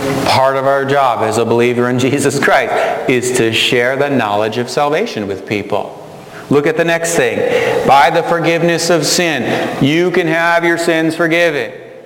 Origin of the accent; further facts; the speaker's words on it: St. Paul, Minnesota, United States; And Mason City is 2.5 hours of where I grew up in St. Paul, Minnesota.